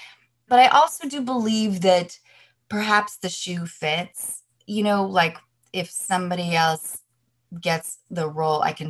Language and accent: English; Seattle, Washington, United States; I grew up doing theater in Seattle